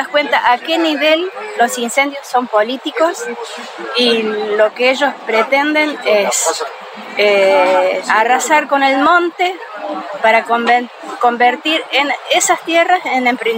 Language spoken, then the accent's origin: Spanish; San Marcos Sierras, Córdoba, Argentina; yo vengo de San Marcos Sierras, en la provincia de Córdoba, de la capital de Córdoba, 150 kilómetros al noroeste.